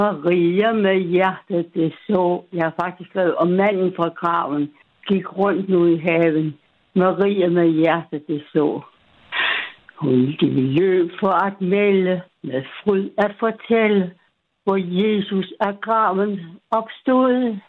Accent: West Jutland, Denmark; Jeg er fra Vestjylland

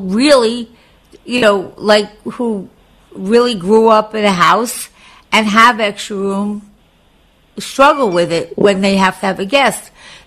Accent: New York, United States; I grew up on Long Island, and when I first started working in the city, so I had a house, and it had a basement

